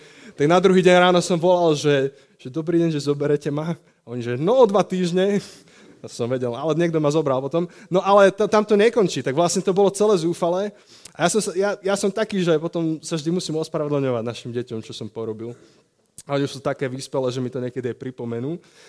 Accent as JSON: {"language": "Slovak", "town": "Žilina", "region": "Žilina Region", "country": "Slovakia", "said": "som zo Žiliny, som kazateľom"}